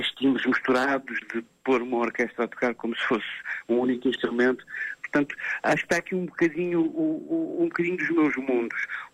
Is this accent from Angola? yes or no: no; Lisbon, Portugal; todos crescemos ali numa filarmónica, nos Olivais, aqui à beira de Lisboa.